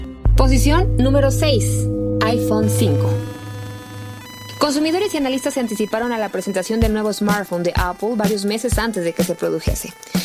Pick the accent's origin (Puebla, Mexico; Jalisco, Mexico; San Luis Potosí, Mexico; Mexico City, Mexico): Jalisco, Mexico; Guadalajara; Yo estoy recién llegada de Guadalajara, mi tierra, donde pasé muy poquitos días, pero muy buenos.